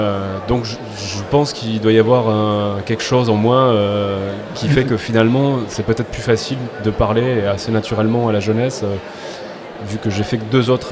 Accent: Toulouse, Occitanie, France; En fait, moi, je viens de Toulouse, donc j'ai grandi à Toulouse.

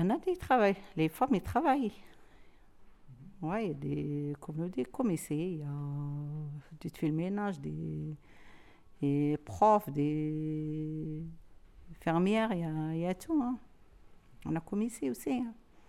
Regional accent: Algeria; French is a second language; moved away as an adult; now in France; J'ai grandi à l'Algérie, c'est pas ici. J'ai entré à la France en 2002.

